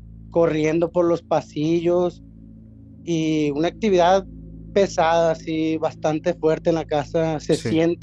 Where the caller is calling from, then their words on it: Culiacán, Sinaloa, Mexico; Desde Culiacán, Sinaloa.